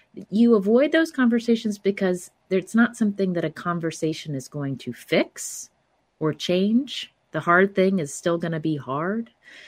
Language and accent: English; the South, United States; I'm from the Southern U.S. and we don't talk directly about tough things. I didn't grow up doing that in my family either.